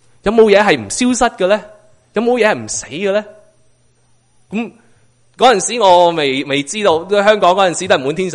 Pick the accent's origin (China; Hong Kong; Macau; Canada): Canada; 我因为我加拿大人，我喜欢做运动